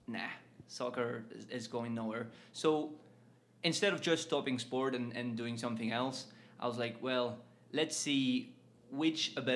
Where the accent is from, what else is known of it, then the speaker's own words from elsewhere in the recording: Toulouse, Occitania, France; accent: French; English is a second language; I'm from Toulouse, the southwest of France.